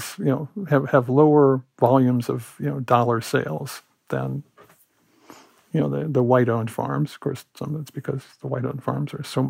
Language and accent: English; Illinois, United States; I grew up in Illinois, big important state, and I worked for 3 or 4 years in Iowa.